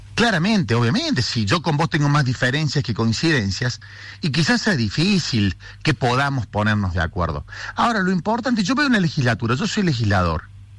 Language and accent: Spanish; Córdoba, Argentina; voy a trabajar como justicialista cordobés en un modelo que pueda llevar lo que hacemos en Córdoba a la Argentina.